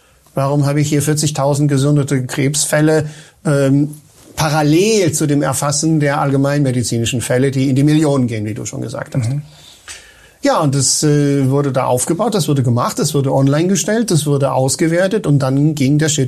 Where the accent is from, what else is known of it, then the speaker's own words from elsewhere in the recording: Spain; German is a second language; Ich komme aus Spanien, wie ihr vielleicht wisst, dort ist eben meine hauptsächliche Tätigkeit